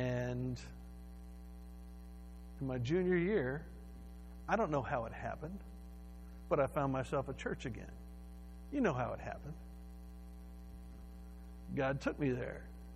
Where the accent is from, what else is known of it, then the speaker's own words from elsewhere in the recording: Houston, Texas, United States; And so for safety, I was sent from Houston to Iowa to live with grandma for a summer.